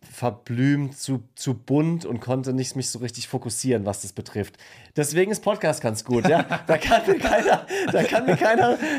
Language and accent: German; Bad Dürkheim, Rhineland-Palatinate, Germany; Und ich komme ja aus der Pfalz, aus Bad Dürkheim.